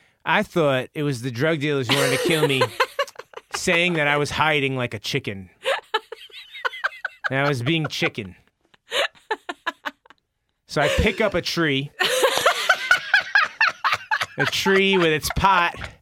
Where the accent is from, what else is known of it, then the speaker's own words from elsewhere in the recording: Brooklyn, New York, United States; I say, listen, I'm from Brooklyn.